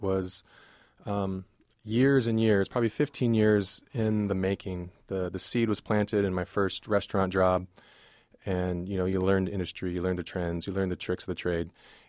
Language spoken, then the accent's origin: English; Salem, Oregon, United States; I grew up right here in Salem. I'm born at the Salem Hospital, went to North Salem High School, and on to Chemeketa in Oregon State. So I'm a hometown boy through and through.